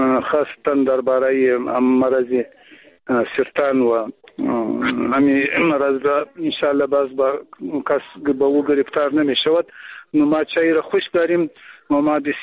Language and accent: Persian; Afghanistan; first language Pashto; Persian is a second language; البته اگر چی ما هم همون زبان مادری ما پشتو هست و بازم بادری چند گفته میتانیم کم کم